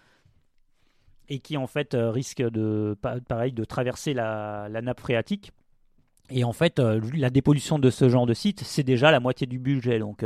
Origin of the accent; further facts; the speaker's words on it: East, France; je viens donc de l'est de la France.